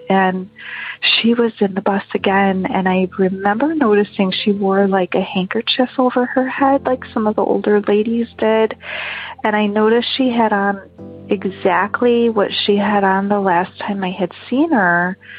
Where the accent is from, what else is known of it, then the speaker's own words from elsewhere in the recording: Chicago, Illinois, United States; when I was a young girl growing up in Chicago. So I lived in the city of Chicago